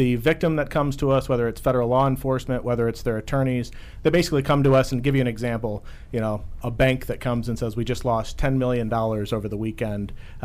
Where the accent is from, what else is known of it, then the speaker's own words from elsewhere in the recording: Binghamton, New York, United States; born there; I come from upstate New York. I was born in Binghamton, where I had very, very humble roots.